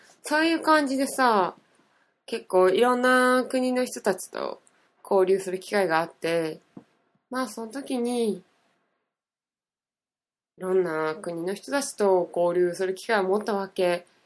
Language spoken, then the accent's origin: Japanese; Niigata, Japan; 別に、新潟出身なんですけども